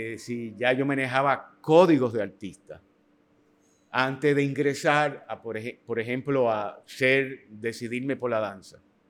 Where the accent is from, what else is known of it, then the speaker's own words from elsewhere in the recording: Dominican Republic; nosotros como dominicanos, el talento, el deseo y la proyección que tiene el dominicano, hemos mantenido eso